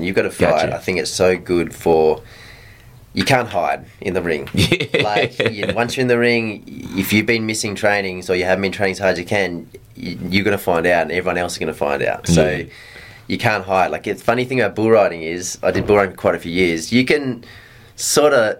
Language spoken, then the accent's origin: English; Western Australia, Australia; I grew up in Western Australia, and I was a real little kid.